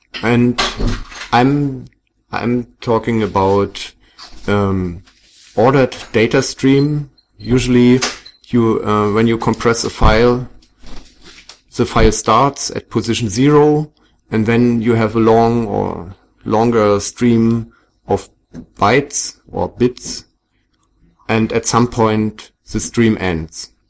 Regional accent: Berlin, Germany; English is a second language; I come from Berlin in Germany

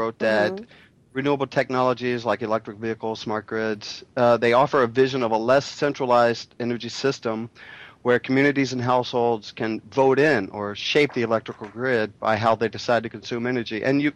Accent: United States; because as an American, I realize there are certain words and phrases

